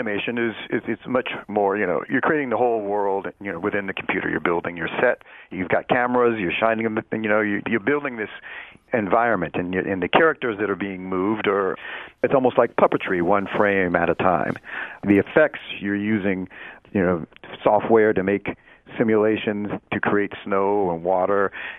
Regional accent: University City, Missouri, United States; I grew up in the University City. I went to all of the U City schools, kindergarten through high school.

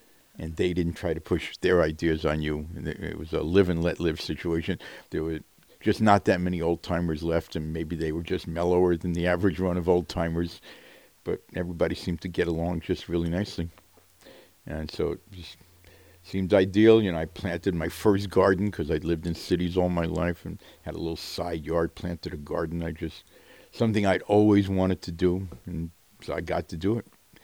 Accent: New York City, New York, United States; I grew up in New York City. And while it's wonderful in New York City, I couldn't live there anymore.

